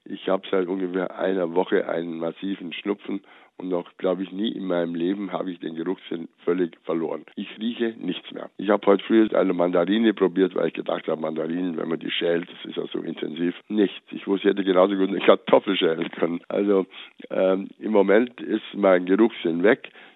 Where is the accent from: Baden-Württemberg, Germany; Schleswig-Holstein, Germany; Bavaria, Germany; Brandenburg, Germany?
Bavaria, Germany; ich bin ja in Bayern groß geworden